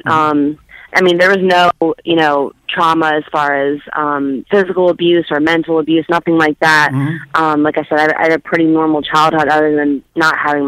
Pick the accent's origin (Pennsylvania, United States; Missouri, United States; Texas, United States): Pennsylvania, United States; Duncannon; also born or lived in Harrisburg; I'm from Duncannon, PA. I was born in Harrisburg.